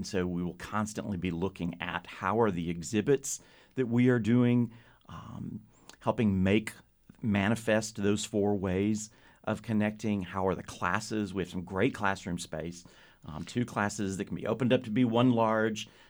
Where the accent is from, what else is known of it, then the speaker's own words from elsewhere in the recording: Memphis, Tennessee, United States; also born or lived in Little Rock / Montgomery; I was born in Little Rock, lived in Montgomery for a little while, but primarily grew up in Memphis.